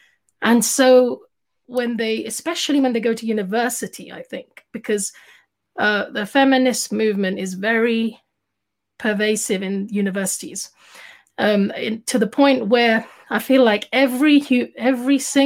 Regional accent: London, United Kingdom; But my background is that I was born and brought up in London. I studied in Egypt.

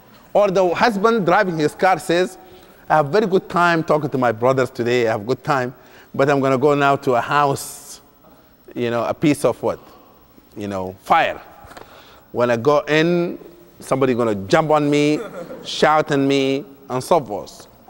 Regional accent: Sudan; And I did enjoy my vacation with my family, alhamdulillah, when I visit my hometown, Sudan.

